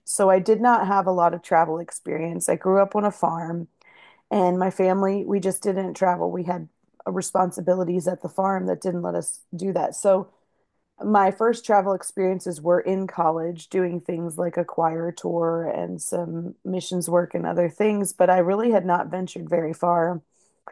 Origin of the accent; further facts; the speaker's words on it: Pennsylvania, United States; I knew that I didn't want to establish my life back home in where I grew up in Pennsylvania.